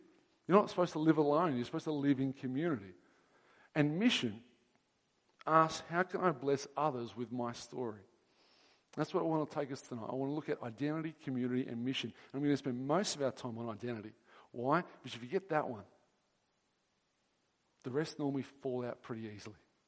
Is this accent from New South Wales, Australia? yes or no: yes; Hornsby, New South Wales, Australia; I grew up in Hornsby